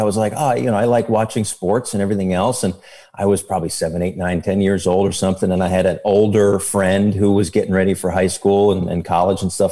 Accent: Bristol, Connecticut, United States; And then like growing up in Bristol, you know, I certainly having worked at ESPN for 5 years

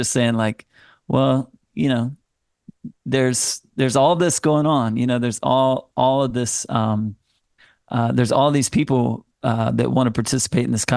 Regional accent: Anderson, South Carolina, United States; when we played in my hometown in Greenville, South Carolina, like I grew up in Anderson, but Greenville is like the big town, you know, next to us, 45 minutes away

